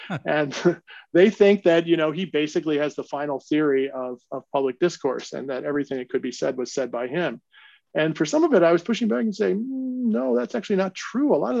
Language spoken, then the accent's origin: English; Cleveland, Ohio, United States; now in Milwaukee, United States; I love the Midwest, and you know, I'm from Cleveland, Ohio